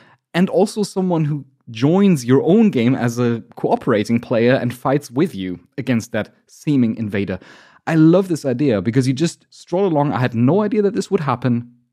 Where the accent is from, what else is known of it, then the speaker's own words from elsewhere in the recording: Germany; I'm from Germany, so I'm calculating in kilograms